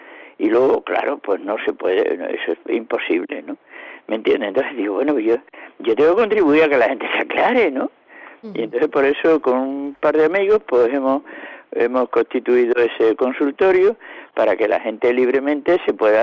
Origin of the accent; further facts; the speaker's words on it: Higuera de Rey, Andalusia, Spain; Me los encuentro por aquí, por Mairena o en mi pueblo, en Higuera de Rey